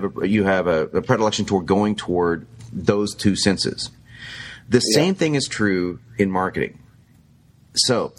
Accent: New York, United States; I'm from New York. What can I tell you? It comes with the territory.

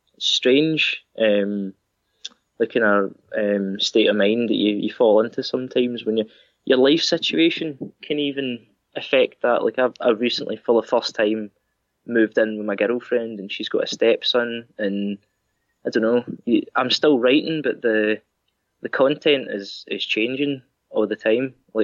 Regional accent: Scotland, United Kingdom; accent: Ayrshire; And it's Dunmellington, sorry. That's my Ayrshire accent.

